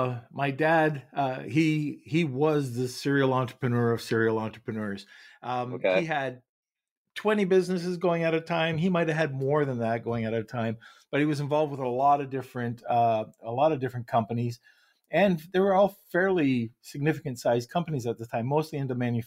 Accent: Montreal, Quebec, Canada; also born or lived in Kitchener, Canada; Montreal is originally home, but at that time it was Kitchener, Ontario, which is just a suburb of Toronto

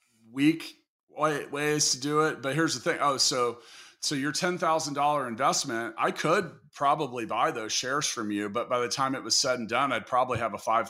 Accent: Kansas City, Missouri, United States; There's 5 to 10 of them in my hometown of Kansas City that I even know of.

